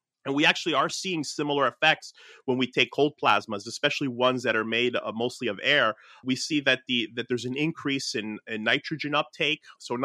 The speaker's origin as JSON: {"language": "English", "town": "Newark", "region": "New Jersey", "country": "United States", "tie": "born or raised there", "said": "my hometown of like Newark, New Jersey"}